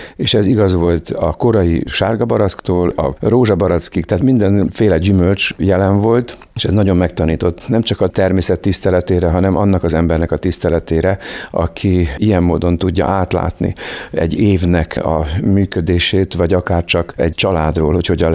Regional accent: Alsószállás, Hungary; Alsószállás 71 számnak hívják azt a tanyát, ahol én felnőttem.

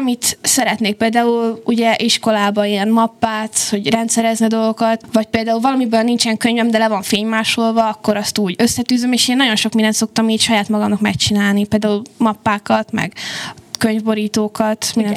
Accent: Kiskunhalas, Bács-Kiskun, Hungary; Hát én meg ugye itt nőttem fel, ez is szoktam hozzá, és 2-3-szor voltam nagyobb városokba

